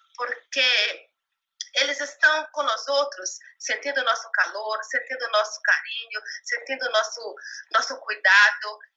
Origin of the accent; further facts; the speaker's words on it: Brazil; Spanish is a second language; soy brasileña, madre de dos hijos